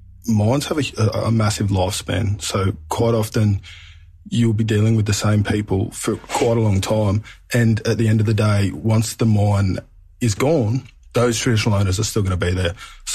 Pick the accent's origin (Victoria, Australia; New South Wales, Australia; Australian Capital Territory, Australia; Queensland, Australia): New South Wales, Australia; Newcastle; So my country, I'm a Wiradjuri and Anawar man, but I was raised on Awabakal country in Newcastle. It's the steel city, BHP, and I feel pretty privileged to be able to live in the place called home